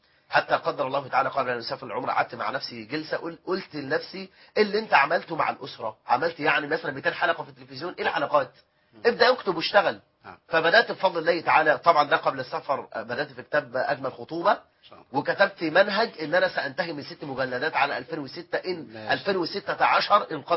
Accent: Egypt; فجايب اللي بيسموه الغطره او الشال المعروف عندنا في مصر

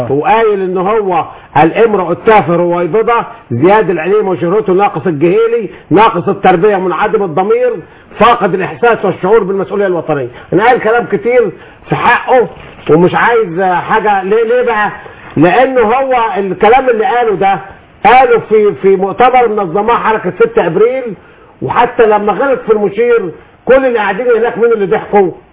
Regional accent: Sohag, Sohag Governorate, Egypt; لا وسرقة المحلات عندنا في سوهاج وانفلات امني على ودنه.

